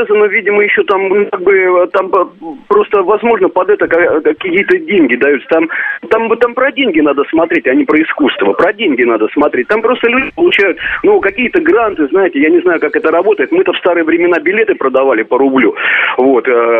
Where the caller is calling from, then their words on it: Zhuhai, Guangdong, China; который гонконгский клоун. Я из Джуха, из Китая звоню.